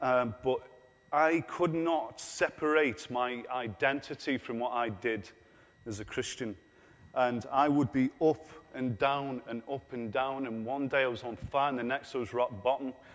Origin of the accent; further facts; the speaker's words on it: Stoke-on-Trent, West Midlands, United Kingdom; moved away as an adult; now in Scotland; I'm 39 years old. I come from Stoke-on-Trent. I come up about 8 years ago up to Scotland.